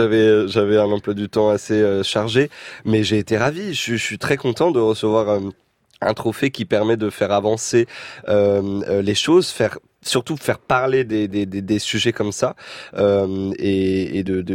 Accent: Créteil, Île-de-France, France; Voilà, j'ai grandi à Créteil.

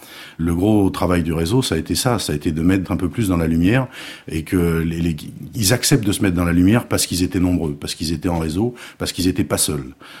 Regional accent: Paris, Île-de-France, France; born there; je venais pas de la terre, je venais du béton, je suis né à Paris

